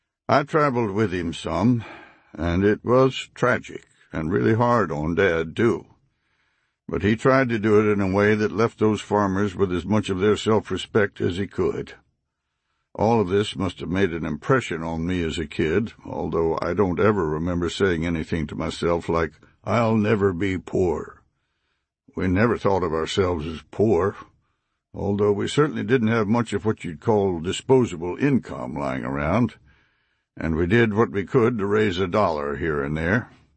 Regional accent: Springfield, Missouri, United States; also born or lived in Kingfisher, Oklahoma / Marshall, Missouri / Shelbina, Missouri; I was born in Kingfisher, Oklahoma in 1918 and lived there until I was about five. But my earliest memories are of Springfield, Missouri, where I started school, and later of the little Missouri town of Marshall.

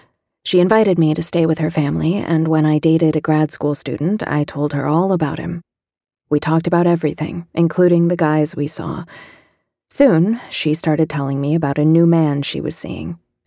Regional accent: East Coast, United States; I grew up on the East Coast. I came from a small family of academics.

